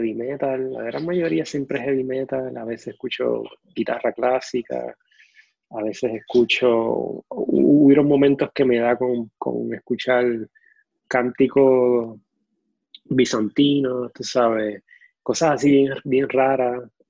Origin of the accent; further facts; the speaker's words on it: Isabela, Puerto Rico; mi niñez en Isabela. Yo soy Isabela